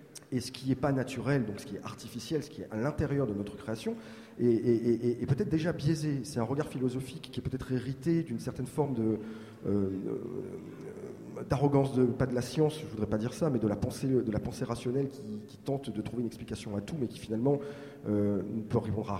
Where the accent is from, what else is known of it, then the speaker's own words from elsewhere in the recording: Marseille, Provence-Alpes-Côte d'Azur, France; je suis marseillais